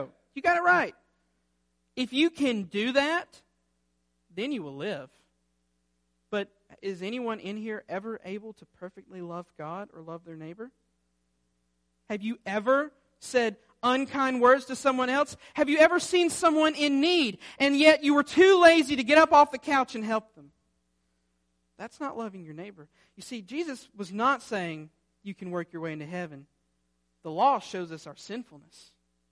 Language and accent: English; Alabama, United States; And back, I'm from Alabama, back home, that's what a lot of people think.